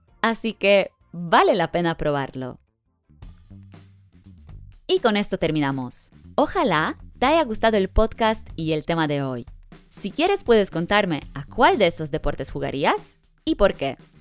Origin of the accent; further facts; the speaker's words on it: Balearic Islands, Spain; Antes, para ir a una escuela de baile callejero, tenía que ir a Palma, la capital, porque en mi pueblo no había absolutamente nada.